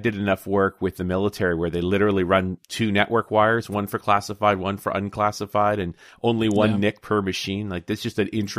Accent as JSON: {"language": "English", "country": "Canada", "said": "I'm a Canadian"}